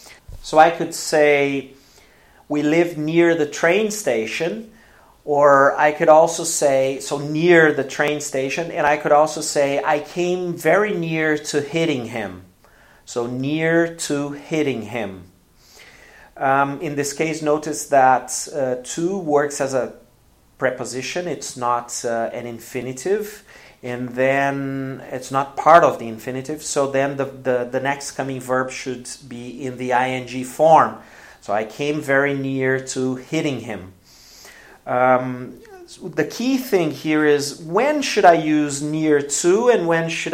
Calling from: Porto Alegre, Rio Grande do Sul, Brazil

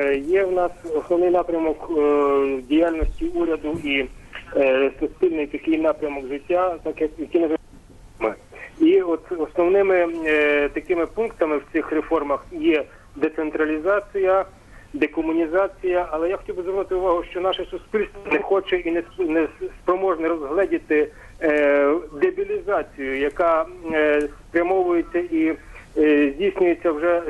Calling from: Ternopil, Ternopil Oblast, Ukraine; я з Тернополя.

